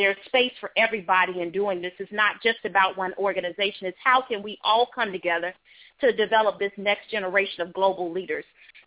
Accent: the South, United States; Like I said, I grew up in the South. My dad was a Baptist minister. So I grew up in the church.

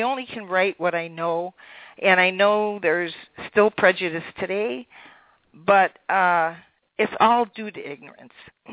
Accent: Elk Grove Village, Illinois, United States; now in Woodstock, United States; But the library in my hometown of Elk Grove Village, Illinois, carries a copy.

